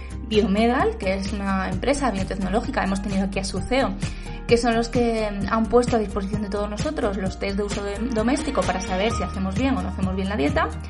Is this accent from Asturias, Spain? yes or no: yes; Cangas del Narcea, Asturias, Spain; en Cangas del Narcea, en mi pueblo